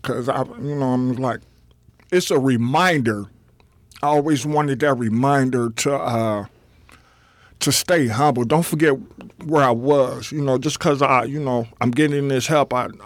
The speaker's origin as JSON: {"language": "English", "town": "Cleveland", "region": "Ohio", "country": "United States", "said": "I let him know I was from Cleveland, and then come to made me feel a little bit better."}